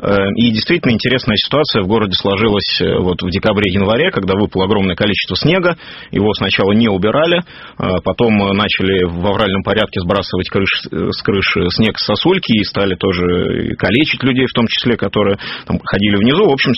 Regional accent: Saint Petersburg, Russia; мы же петербуржцы

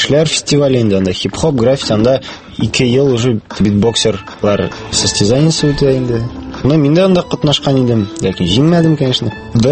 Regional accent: Kazan, Tatarstan, Russia; мин Казанда тудым, Казанда яшим, Казанда мәктәпне бетердем, Казан мәктәбен. Хәзер мин инде укыйм Казан федераль университетында 2-нче курста

